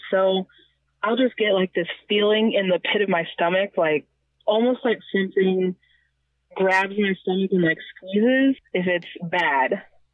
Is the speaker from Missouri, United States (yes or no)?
yes; Missouri, United States; Well, I'm just 26, born and raised in Missouri.